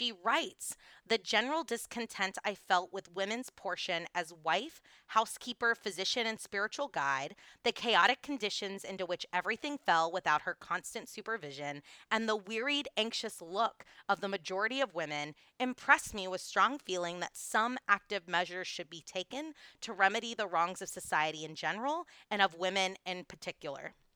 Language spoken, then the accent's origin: English; the South, United States; I say as a Southerner through and through.